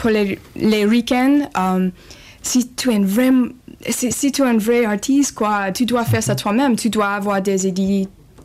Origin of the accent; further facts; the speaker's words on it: United States; French is a second language; C'est juste peut-être parce que je suis une américaine